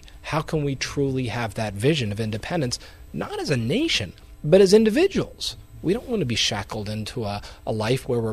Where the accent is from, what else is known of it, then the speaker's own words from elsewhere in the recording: Louisiana, United States; I grew up in Louisiana, and where I grew up was a very oil-predominant area, 150 petrochemical facilities.